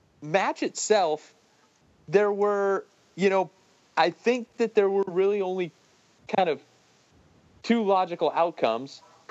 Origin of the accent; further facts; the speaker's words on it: Huntington, California, United States; now that my hometown is home to the world's only two-time NXT champion